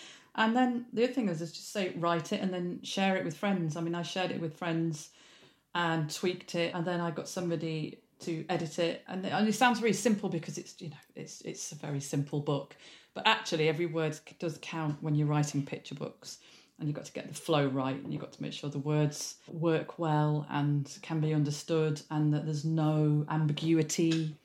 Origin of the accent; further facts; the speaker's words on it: Leeds, Yorkshire and the Humber, United Kingdom; and I'm from Leeds originally